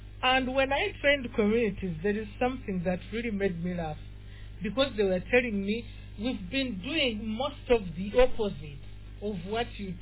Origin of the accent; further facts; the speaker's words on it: Central Region, Uganda; Like you said … from Buganda Kingdom